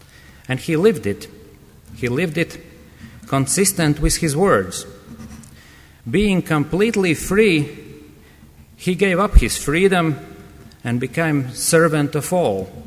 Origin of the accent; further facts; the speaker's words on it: Latvia; English is a second language; from confessional Lutheran believers in my home country, Latvia.